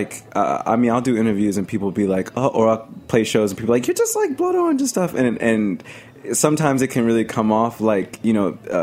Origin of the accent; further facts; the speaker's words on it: Mississippi, United States; Like my family, we're all from Mississippi and Native American